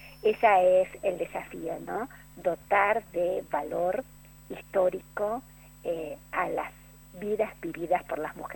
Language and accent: Spanish; Cinco Saltos, Río Negro, Argentina; born there; yo soy nacida en Cinco Saltos, en Río Negro